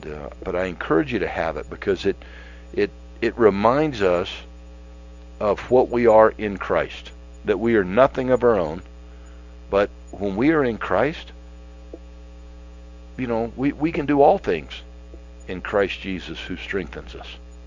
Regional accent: Florida, United States; growing up in Central Florida, John

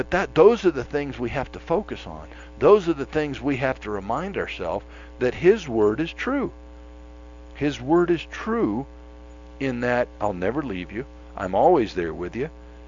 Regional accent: Florida, United States; this is what it was like growing up in Florida. You know, we used to dig ditches and cut grass in this kind of temperature.

